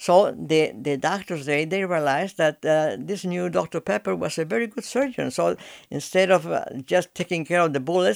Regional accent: Arequipa, Peru; English is a second language; moved away as an adult; I was born and educated in my hometown, Arequipa. I got my education, and I went to medical school there. I became a doctor.

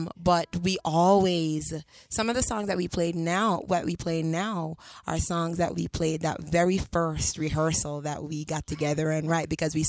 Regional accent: Jamaica; when I was a kid, I grew up in Jamaica, and we used to, I used to sing in church

